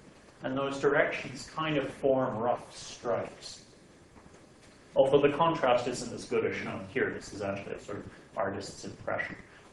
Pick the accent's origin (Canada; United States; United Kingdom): Canada; for many years was our main optical telescope as Canadian astronomers